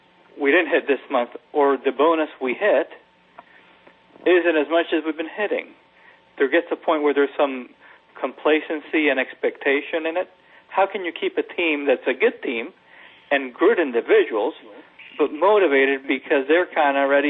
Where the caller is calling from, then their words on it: Tallahassee, Florida, United States; in Tallahassee.